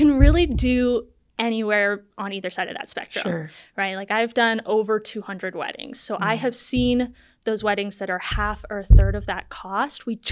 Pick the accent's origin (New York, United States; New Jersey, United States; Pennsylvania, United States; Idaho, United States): Idaho, United States; So I'm from North Idaho, born and raised here.